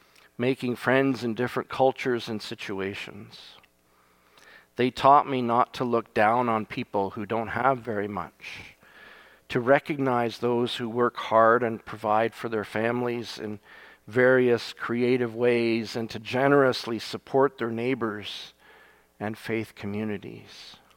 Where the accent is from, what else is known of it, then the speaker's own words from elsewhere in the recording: Japan; moved away; the greatest example of what I was given by my time of growing up in Japan